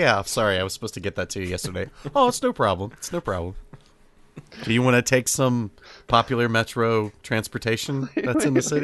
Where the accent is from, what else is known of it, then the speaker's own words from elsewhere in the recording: Canada; I'm just Canadian.